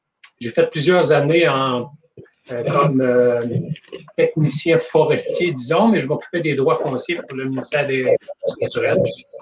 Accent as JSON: {"language": "French", "town": "Amos", "region": "Quebec", "country": "Canada", "tie": "born or raised there", "said": "Moi, je suis originaire d'Amos, puis j'ai fait des études en technique forestière."}